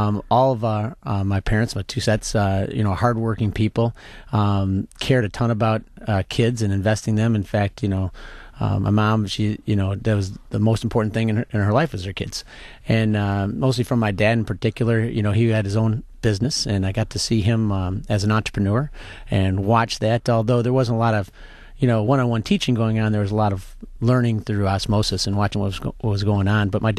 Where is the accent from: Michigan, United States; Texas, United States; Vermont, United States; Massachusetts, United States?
Michigan, United States; Northville; Yes, I grew up in the Detroit area. In fact, I grew up in Northville, Michigan, and went to Detroit Catholic Central High School.